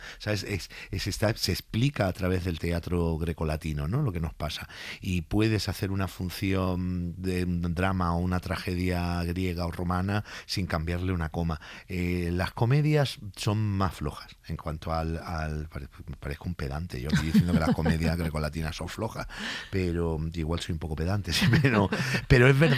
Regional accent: Málaga, Andalusia, Spain; Chiqui también es de Málaga, es de mi tierra

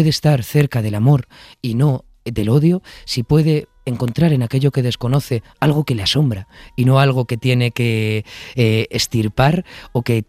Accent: Madrid, Community of Madrid, Spain; Claro, y es que los de Madrid no tenemos acento, ¿no?

